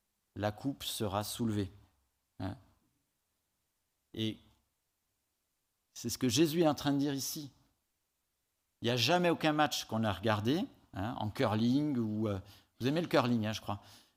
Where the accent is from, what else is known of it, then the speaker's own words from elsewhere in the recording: Southwest France, France; Je viens du Sud-Ouest et j'ai été baigné dans le rugby.